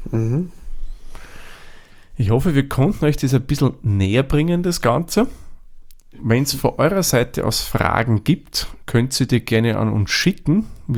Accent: Austria; wie man bei uns in Österreich schon schön sagt

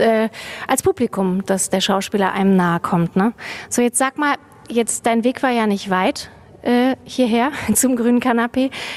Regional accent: Kassel, Hesse, Germany; 2 Kassler in Bochum.

